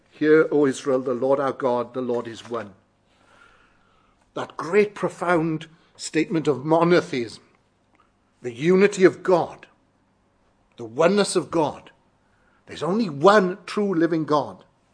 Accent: United Kingdom; So being British, we stopped.

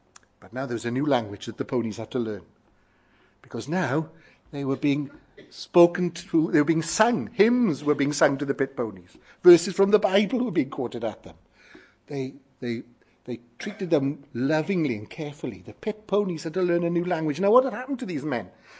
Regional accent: Wales, United Kingdom; Some of you know that I was brought up in Wales

